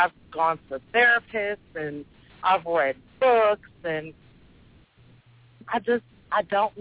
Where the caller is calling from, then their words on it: Detroit, Michigan, United States; I'm calling from Detroit, Michigan.